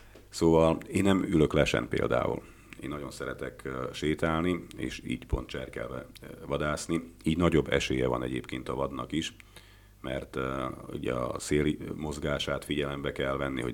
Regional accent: Felvidék, Slovakia; én felvidéki magyar vagyok, és nem tudtak bántani engem Magyarországon

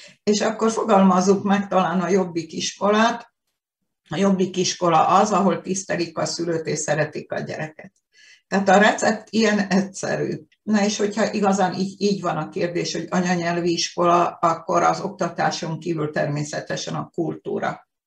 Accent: Dunajská Streda, Trnava Region, Slovakia; én Dunaszerdahelyen nőttem fel

